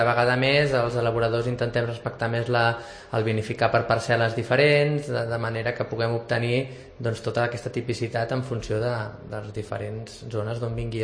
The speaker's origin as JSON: {"language": "Catalan", "town": "Vilassar", "region": "Catalonia", "country": "Spain", "tie": "born or raised there", "said": "en aquest cas és de Vilassar, que és el meu poble"}